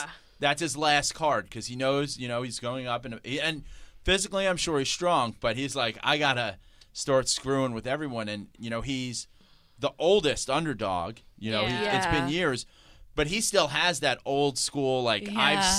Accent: New York City, New York, United States; because I grew up in the Bronx. So it's an old, like, old Spanish girl thing.

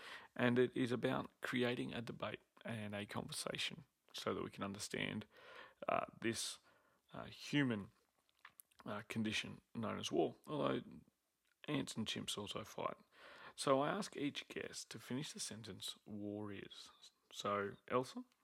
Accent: Australia; accent: Aussie; Just blame my Aussie accent

